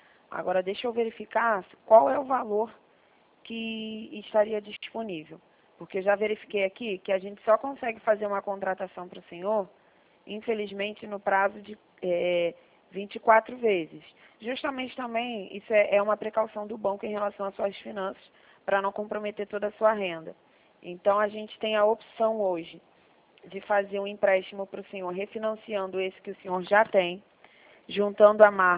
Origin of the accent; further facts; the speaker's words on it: Rio de Janeiro, Brazil; Eu sou do Rio, tá? A gente trabalha aqui na 28 de setembro, em Vila Isabel.